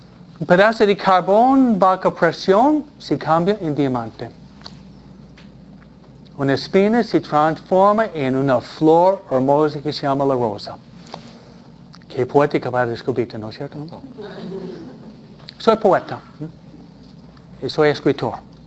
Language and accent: Spanish; California, United States; de donde vengo yo, California no tiene cuatro estaciones